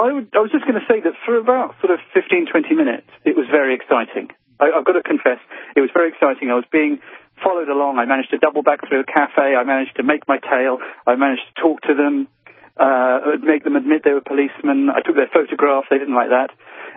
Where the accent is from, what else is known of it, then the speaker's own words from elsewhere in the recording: England, United Kingdom; I'm coming at this, you know, obviously as an English guy, middle class, you know, well brought up, by my middle-class parents.